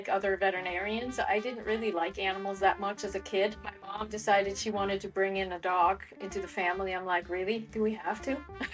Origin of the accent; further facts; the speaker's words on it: Switzerland; Yeah, so I grew up in Switzerland